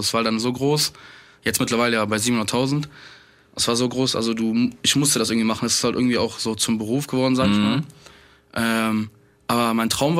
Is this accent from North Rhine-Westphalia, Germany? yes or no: yes; Düsseldorf, North Rhine-Westphalia, Germany; ich komme aus Düsseldorf.